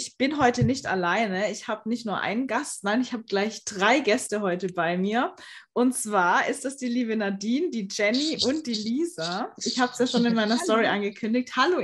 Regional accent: Baden-Württemberg, Germany; Ich komme aus der Nähe von Offenburg. Karlsruhe.

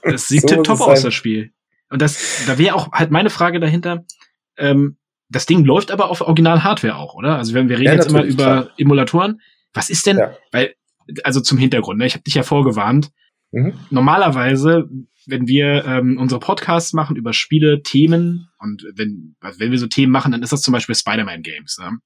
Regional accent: East Germany, Germany; Und ich komme aus dem Osten.

